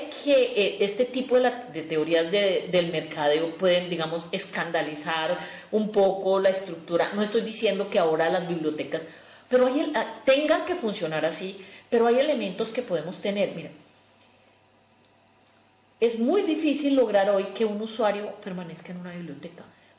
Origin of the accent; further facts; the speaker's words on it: Tolima, Colombia; Bueno, la música colombiana que me ha acompañado toda la vida es de unos cantantes de la región que yo soy, del Tolima